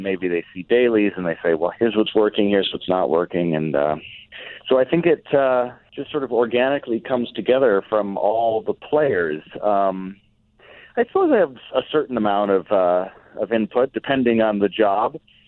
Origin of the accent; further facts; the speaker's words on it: Minneapolis, Minnesota, United States; even though I'm kind of from the Midwest. I spent my teen years in Minneapolis.